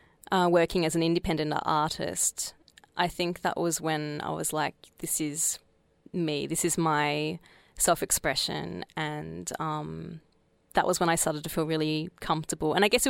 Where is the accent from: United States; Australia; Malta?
Australia; I grew up in Australia